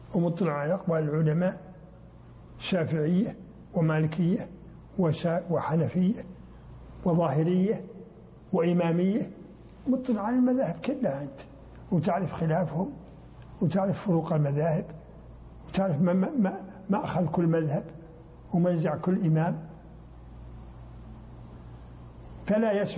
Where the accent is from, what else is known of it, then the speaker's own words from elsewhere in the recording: Mecca, Makkah Province, Saudi Arabia; لا، أنا ما من الكويت، أنا من السعودية، ومن البلد الفلاني، من مكة